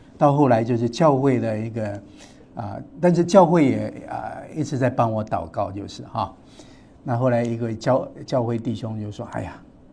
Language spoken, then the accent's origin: Chinese; Taiwan; 我从台湾来嘛我就去问一下回台湾的一些工作情况